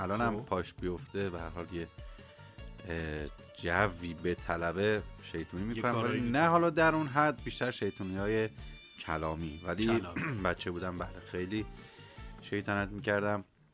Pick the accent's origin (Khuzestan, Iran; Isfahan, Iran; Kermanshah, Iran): Isfahan, Iran; Khansar; من در یکی از بیمارستانای خونسار به دنیا اومدم. خونسار با گلپایگان خیلی فاصله ای نداره. ولی شناسنامه من صادر از تهران.